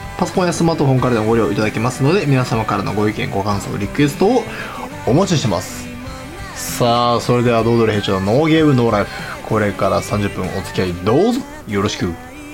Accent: Aichi, Japan; 僕地元愛知でもね、35度を超える真夏日が連日続いててね

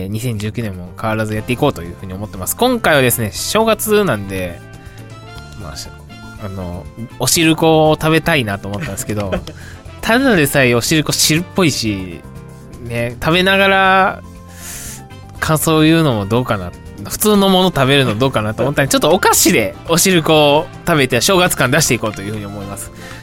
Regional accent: Kansai, Japan; 僕、関西出身なんですけど

